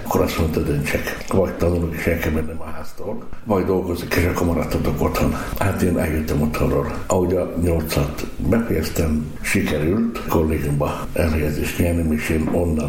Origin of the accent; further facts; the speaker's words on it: Kecskemét, Bács-Kiskun, Hungary; born there; 1947. május 13. és Kecskeméten születtem. Szegényes roma munkás családban születtem.